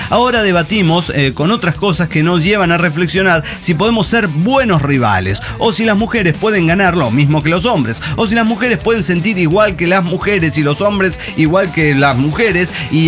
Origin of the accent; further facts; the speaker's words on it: Texas, United States; en realidad soy de cerca de Dallas, Texas.